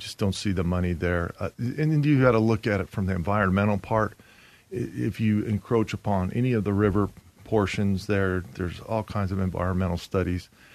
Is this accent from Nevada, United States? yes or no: yes; Las Vegas, Nevada, United States; And growing up in Vegas, when I graduated high school, we were about 350,000 people in the whole valley.